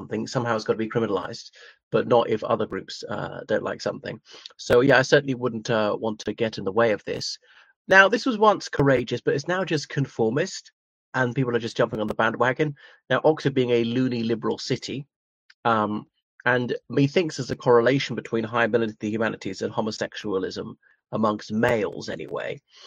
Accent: Ireland; from Ireland.

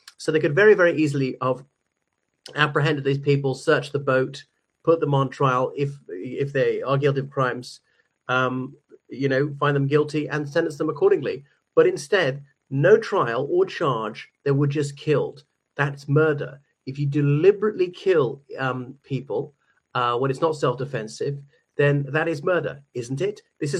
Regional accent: Ireland; from Ireland, and more horrifying news from the United States.

